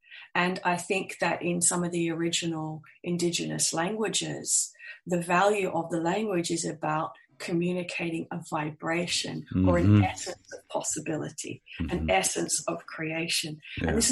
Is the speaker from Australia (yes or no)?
yes; Perth, Western Australia, Australia; I mean, I'm born and raised in Perth, Australia, and we are the most isolated capital city in the world.